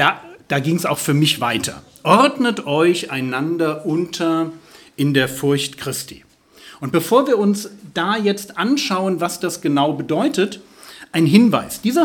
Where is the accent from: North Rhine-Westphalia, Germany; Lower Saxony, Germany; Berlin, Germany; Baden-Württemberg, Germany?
Berlin, Germany; Ich bin aus Berlin, Berlin-Spandau. Ich bin dort in der EFG, The Rock Christuskirche. Das ist eine kleine Gemeinde